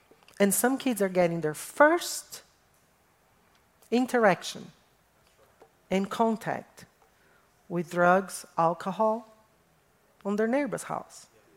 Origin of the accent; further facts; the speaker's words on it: Brazil; English is a second language; When I was growing up in Brazil, rules and expectations were completely different than now.